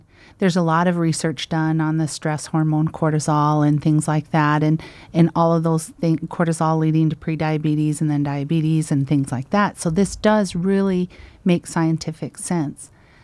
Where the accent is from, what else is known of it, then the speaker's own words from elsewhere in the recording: South Dakota, United States; I'm from Cheyenne River Sioux Tribe.